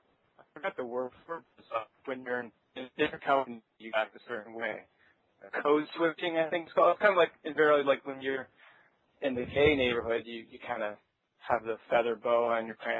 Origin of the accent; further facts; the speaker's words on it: Toronto, Ontario, Canada; I'm from Toronto